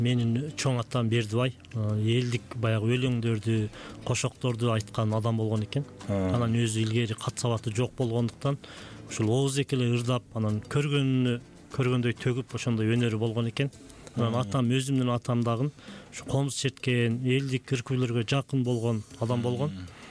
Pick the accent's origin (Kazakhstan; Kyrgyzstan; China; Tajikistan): Tajikistan; Murghab, Gorno-Badakhshan; мен ошо төрөлүп эле бир жашымда анан ошол тиги Тоолу Памир, Мургап району тарапка кетип, анан ошол жакта чоңойдум. Тоолордун арасында ошол балалыгым өттү. 30 жылдан ашуун өмүрүм ошол Памир тоолорунун арасында өттү.